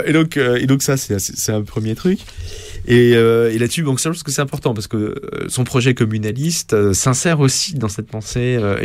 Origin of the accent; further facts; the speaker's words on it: France; quand on les lit en tant que Français un petit peu habitué à la culture de la philosophie politique française